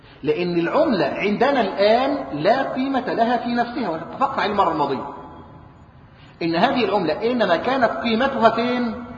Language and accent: Arabic; Egypt; يعني إحنا الآن عندنا في مصر بنقول إيه؟ الاحتياط النقدي